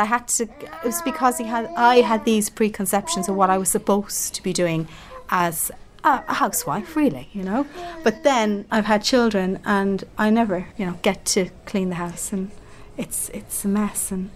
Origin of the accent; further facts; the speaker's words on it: Ireland; Because I was the woman, that was my job. And that as an Irish, that's what I believed I should be doing.